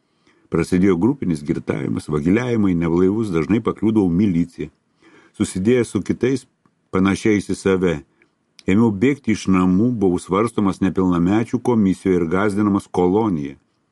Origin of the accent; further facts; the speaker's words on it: Kaunas, Kaunas County, Lithuania; Gimiau ir augau Kaune, Šančiuose.